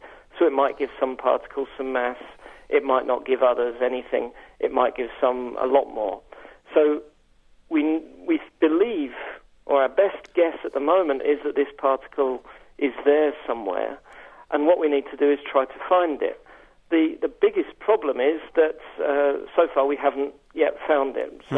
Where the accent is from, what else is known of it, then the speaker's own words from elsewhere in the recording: England, United Kingdom; moved away as an adult; now in France; Yeah, I say right now, I'm not actually French. I'm English.